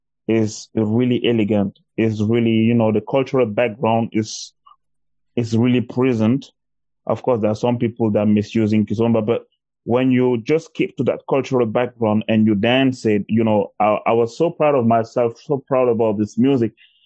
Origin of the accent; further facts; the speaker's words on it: Cameroon; now in Germany; I'm from Cameroon, yeah.